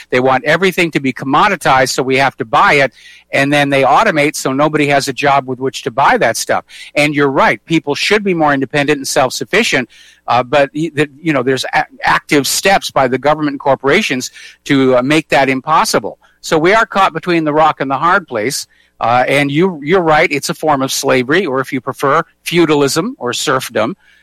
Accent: United States; born there; But there's a part of me that says I was born in the United States.

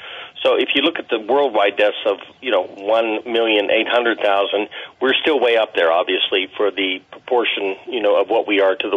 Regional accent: Ohio, United States; But I just wanted to mention my home state real quick, Rick. Meanwhile, in Ohio

